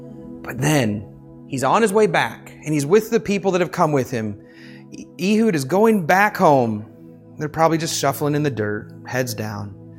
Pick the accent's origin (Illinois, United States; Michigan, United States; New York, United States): Michigan, United States; Well, I remember growing up in Michigan, there was this guy named Gary, and he would take this hiking trip every year or two.